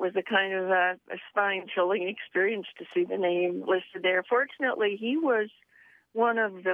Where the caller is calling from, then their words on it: Petoskey, Michigan, United States; From Petoskey, Michigan.